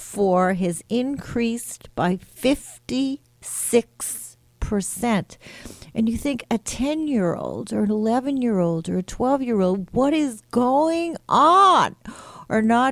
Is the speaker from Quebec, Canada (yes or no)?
yes; Montreal, Quebec, Canada; now in New York, United States